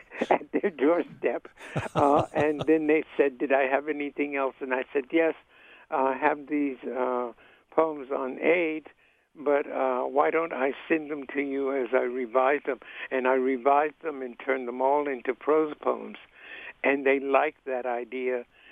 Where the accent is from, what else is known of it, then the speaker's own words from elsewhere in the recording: Birmingham, Alabama, United States; moved away; I grew up in Birmingham, Alabama, from 1933 to 1948, I think.